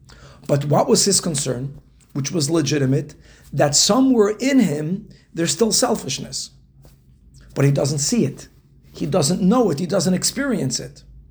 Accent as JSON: {"language": "English", "country": "Brazil", "tie": "born or raised there", "said": "When I grew up in Brazil"}